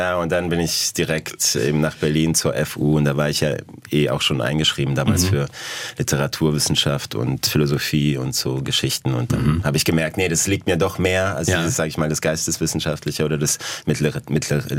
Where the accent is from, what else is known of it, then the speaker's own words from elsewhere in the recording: Świętochłowice, Silesian Voivodeship, Poland; moved away; also ich komme aus Świętochłowice, das ist bei Katowice, das ist Oberschlesien